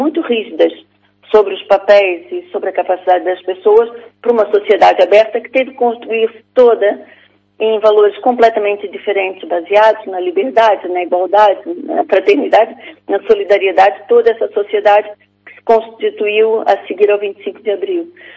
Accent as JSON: {"language": "Portuguese", "country": "Brazil", "moved": "as an adult", "lives_now": "Portugal", "said": "eu vim do Brasil com 18 anos, já lá vai muito tempo, não disse a minha idade, mas já lá vai muito tempo. Portanto, vim com 18 anos, vim num contexto em que Portugal era uma sociedade fechada, cheguei cá em 72"}